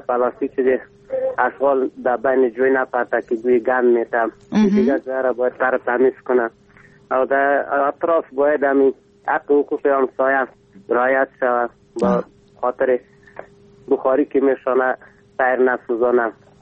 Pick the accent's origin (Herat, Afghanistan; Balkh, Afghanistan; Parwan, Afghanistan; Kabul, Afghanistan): Parwan, Afghanistan; Ghorband; افغان هستم از غربند.